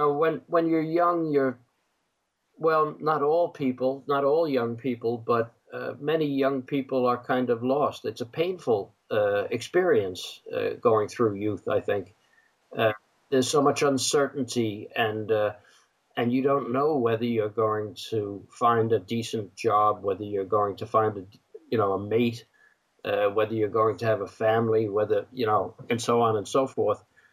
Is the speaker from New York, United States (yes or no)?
yes; Queens, New York, United States; Then I revisited my hometown in Queens, New York. You know, there are five boroughs in New York, and Queens is one of them.